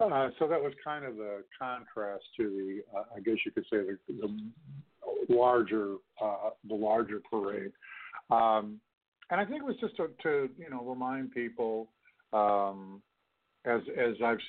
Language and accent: English; Toronto, Ontario, Canada; which is from my hometown of Toronto in Ontario.